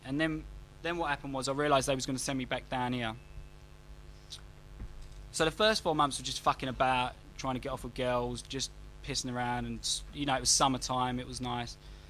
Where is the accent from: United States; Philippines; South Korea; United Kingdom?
United Kingdom; London; 34 years of age, and that's all my vital statistics, really. I'm from the East End